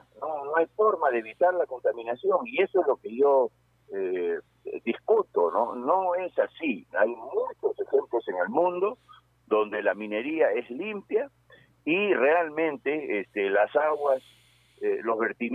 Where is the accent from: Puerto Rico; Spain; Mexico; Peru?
Peru; siento yo como peruano